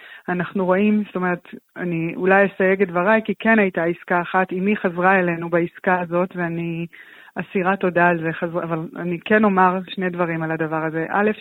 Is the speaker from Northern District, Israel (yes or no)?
no; Nir Oz, Southern District, Israel; אני בת קיבוץ ניר עוז